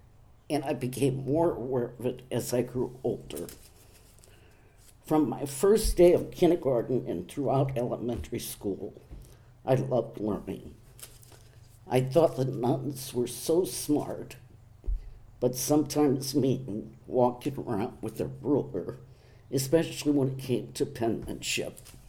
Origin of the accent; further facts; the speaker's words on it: St. Louis, Missouri, United States; I was born and raised in St. Louis at the old St. Anthony's Hospital on Merrimack. I went to school in St. Louis.